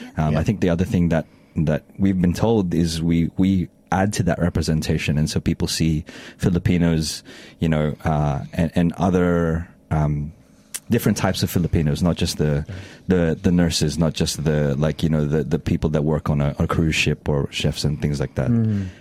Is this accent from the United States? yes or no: no; Australia; when we grew up here in Australia, we're not quite Australian. But if we go back to the Philippines, we're not quite Filipino because we're, you know, we're foreign to things.